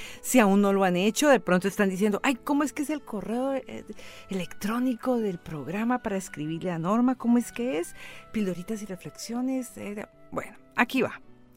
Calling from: Zarzal, Valle del Cauca, Colombia; Buenas noches, le escribo desde Zarzal, Valle, Colombia, desde mi tierrita.

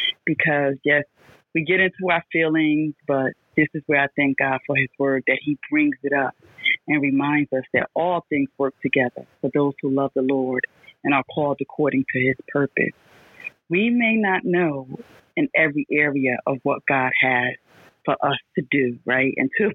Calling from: Newark, New Jersey, United States; I'm calling from Newark, New Jersey.

